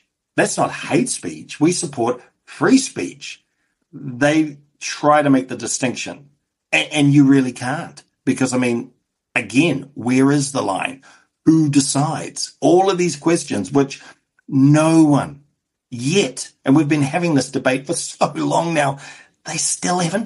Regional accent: Auckland, New Zealand; my understanding of the right and left growing up in South Auckland in the mid-80s

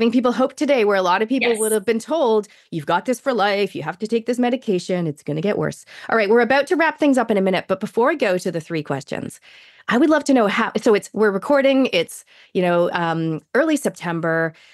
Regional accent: Canada; moved away as an adult; cause I grew up in Canada till I was 23, and I was a runner back in the day

